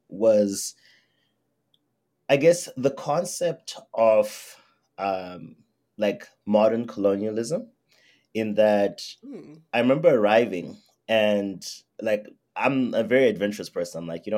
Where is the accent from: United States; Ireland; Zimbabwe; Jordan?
Zimbabwe; now in Canada; no, I'm from Zimbabwe. That's where I'm from.